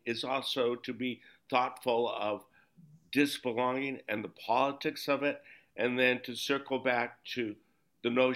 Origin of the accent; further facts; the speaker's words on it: Union City, California, United States; I grew up in the South Bay, Union City, and there was de facto segregation.